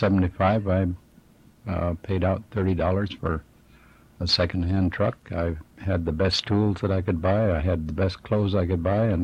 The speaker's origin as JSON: {"language": "English", "town": "Everett", "country": "United States", "tie": "born or raised there", "said": "I grew up in Everett. We moved into Everett when I was about a year old. And I went all through grade school and junior high and high school in Everett."}